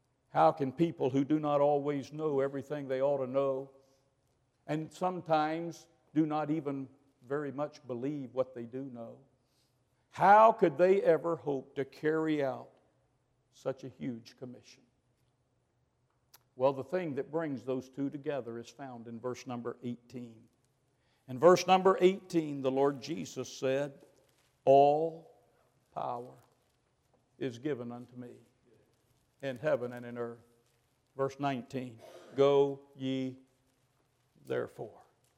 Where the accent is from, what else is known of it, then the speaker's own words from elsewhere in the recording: United States; now in Singapore; And of course, I'm an American. I'm obviously the foreigner there.